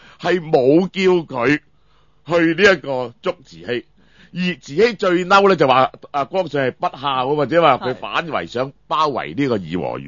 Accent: China; 我哋中国人咧话一个历史嘅民族就冇求历史真相嘅决心

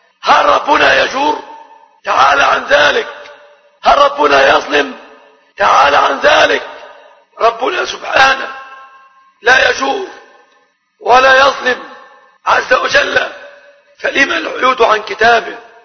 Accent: Egypt; أن يحفظ بلادنا مصر آمنة مطمئنة

